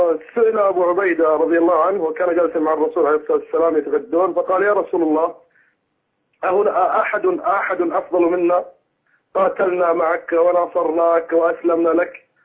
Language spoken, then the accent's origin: Arabic; Mecca, Makkah Province, Saudi Arabia; انا سني من مكه